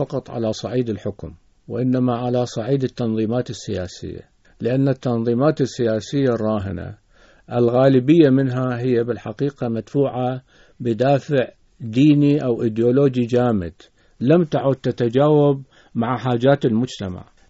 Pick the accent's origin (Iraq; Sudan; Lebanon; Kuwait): Iraq; لأن المشكلة عندنا في العراق أن غالبية الأحزاب هي تتكلم بالماضي